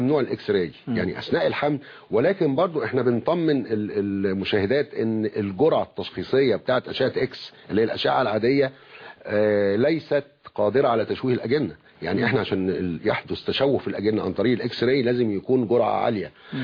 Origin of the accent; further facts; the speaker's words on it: Egypt; الحقيقه الحمد لله يعني احنا هنا عندنا في مصر كفاءات